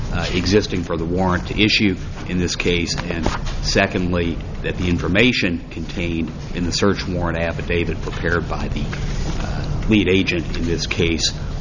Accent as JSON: {"language": "English", "town": "Indianapolis", "region": "Indiana", "country": "United States", "said": "May it please the Court … from Indianapolis."}